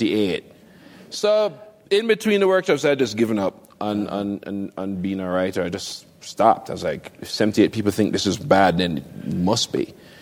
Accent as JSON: {"language": "English", "country": "Jamaica", "tie": "born or raised there", "said": "Growing up in Jamaica and writing, I didn't have a lot of mentors."}